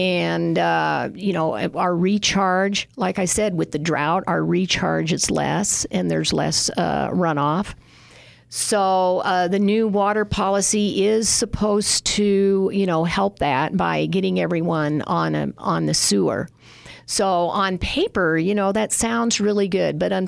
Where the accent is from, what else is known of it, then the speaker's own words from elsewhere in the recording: Arizona, United States; I've lived in Arizona since 1965. I grew up in Arizona.